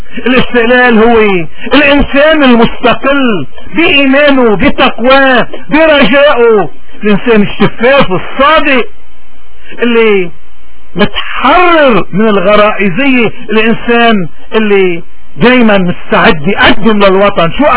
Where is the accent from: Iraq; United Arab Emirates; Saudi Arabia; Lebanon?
Lebanon; هل نحن عنا لبنانيين بيؤمنوا بوحدة الارض وبيقدسوا الارض وبيعتبروا الارض اللبنانية ارض كاملة